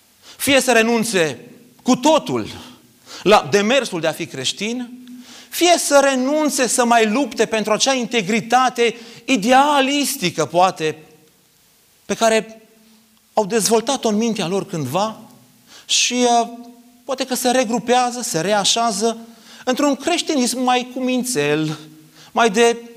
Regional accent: Arad, Arad County, Romania; îmi doream din toată inima că voi fi cel mai credincios tânăr pe care l-a văzut Aradul. Sunt arădean la origine.

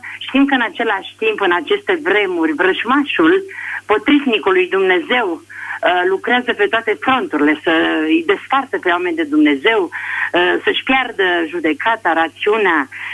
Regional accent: Bucharest, Romania; Sunt din București

